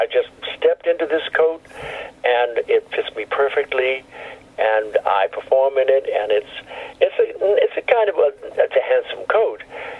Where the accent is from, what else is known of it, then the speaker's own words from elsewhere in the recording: New York, United States; I'm a New Yorker. I'm Jewish.